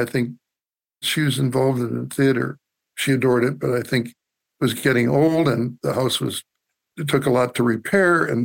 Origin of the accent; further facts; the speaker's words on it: Michigan, United States; And also I said, well, I come from Michigan and I sort of know the area they want to build.